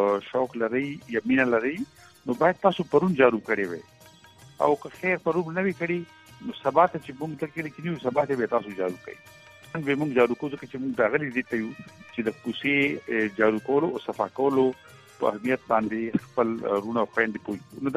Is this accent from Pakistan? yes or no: yes; Khadarsil, Khyber Pakhtunkhwa, Pakistan; زمونږ کلی د کوهاټ لاچی سره نږدې خدرسیل نوم یو کلی وو